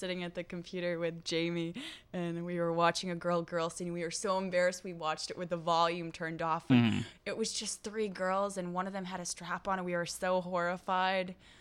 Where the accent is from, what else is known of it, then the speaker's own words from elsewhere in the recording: New England, United States; Well, I'm from New England, and I was in school there, pre-med, blah, blah, blah, college student